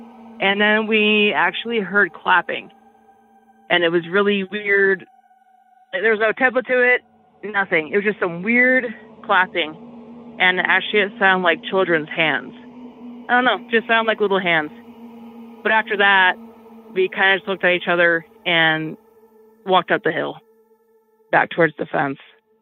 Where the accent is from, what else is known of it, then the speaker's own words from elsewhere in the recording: Parker, Colorado, United States; Hello, first time caller here, and … I am from Parker, Colorado.